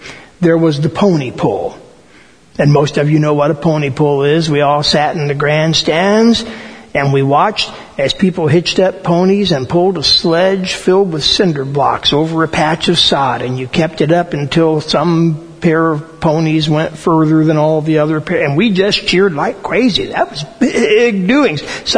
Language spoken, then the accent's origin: English; Eminence, Indiana, United States; But my hometown, as I figure it, is Eminence, Indiana, which is bigger than Wakeland, but still considerably smaller than East Canton.